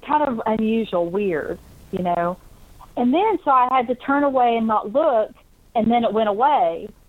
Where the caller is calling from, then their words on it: Georgia, United States; from Georgia.